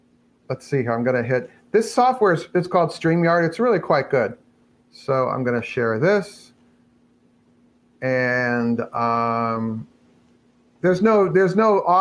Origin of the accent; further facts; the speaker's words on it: Midwest, United States; accent: New York; also born or lived in East Coast; So I was born on the East Coast. My family are New Yorkers. I mean, and when we moved to the Midwest, we still had a New York accent, you know?